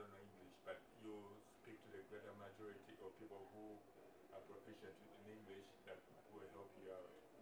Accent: Uganda; I actually had a comment. I'm from Uganda

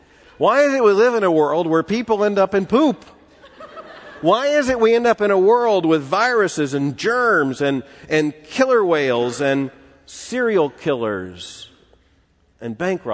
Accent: Florida, United States; I grew up in South Florida. I went camping in the Everglades.

